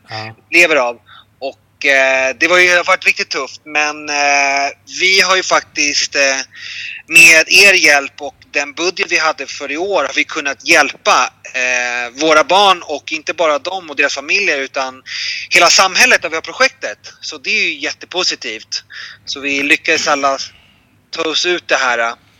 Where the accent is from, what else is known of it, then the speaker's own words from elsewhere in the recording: Sweden; now in Colombia; Så jag pratar med familjen hemma i Sverige, så att de bara, hur har du det?